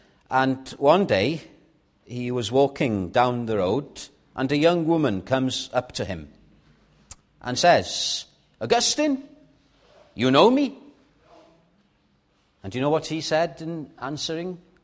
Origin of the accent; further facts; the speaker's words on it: Llandudno, Wales, United Kingdom; the church in Llandudno, my hometown